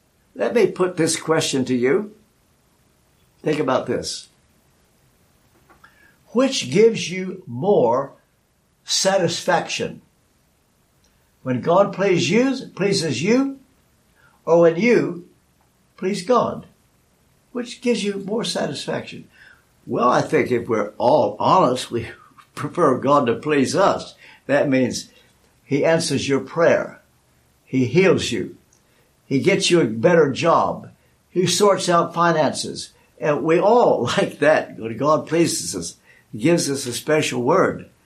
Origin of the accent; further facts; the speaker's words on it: Kentucky, United States; In my home state of Kentucky, in the last couple days, there have been over 75 people killed overnight through a tornado.